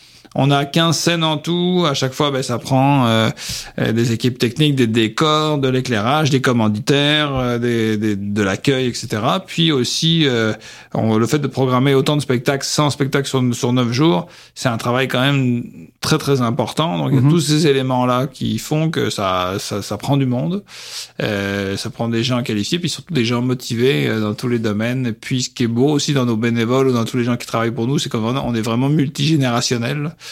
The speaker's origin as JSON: {"language": "French", "region": "western France", "country": "France", "moved": "yes", "lives_now": "Trois-Rivières, Canada", "said": "Mais oui, pour ceux qui entendent mon accent, moi, je viens de l'ouest de la France. Ça fait longtemps que je suis au Québec, là, plus d'une quinzaine d'années. Mais quand je suis arrivé à Trois-Rivières, ben, je connaissais évidemment personne."}